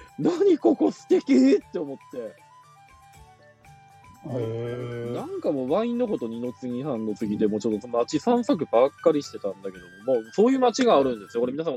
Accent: Aomori, Japan; 僕のふるさとの青森のリンゴ畑レベルの話で

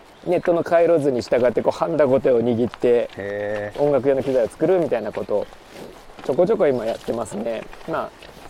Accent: Tokyo, Japan; 僕は東京出身だからなおさら感じるけど

